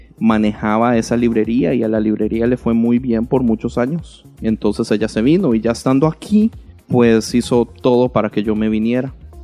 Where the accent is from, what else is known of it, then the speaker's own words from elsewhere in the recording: Heredia, Costa Rica; moved away; also born or lived in San José; Sí, de Heredia, nací en San José, pero viví casi toda mi vida en Heredia, la ciudad de las flores.